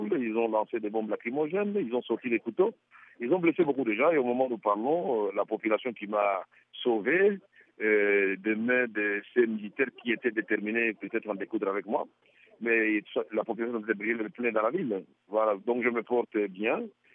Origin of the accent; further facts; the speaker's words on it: Bukavu, South Kivu, DR Congo; Moi, je suis natif de Bukavu.